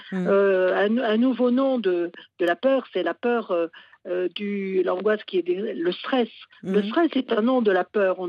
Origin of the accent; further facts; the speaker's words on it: Auvergne-Rhône-Alpes, France; Je suis auvergnate